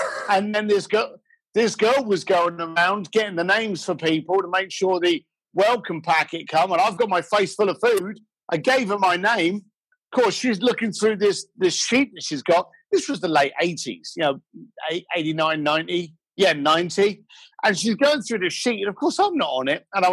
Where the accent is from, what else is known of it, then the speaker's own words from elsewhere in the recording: London, United Kingdom; I was a bricklayer from East London with my family.